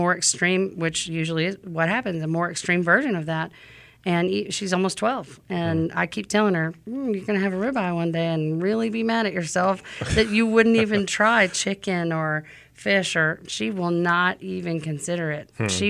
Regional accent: Louisiana, United States; And I'm from Louisiana, and, you know, the motto there is we don't eat to live, we live to eat.

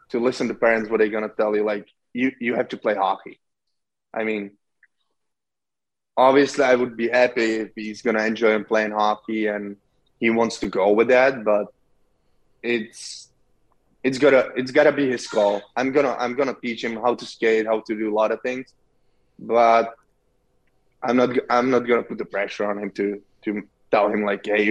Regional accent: Czechia; English is a second language; And then I was playing with my hometown team in the second Czech league for a couple of years.

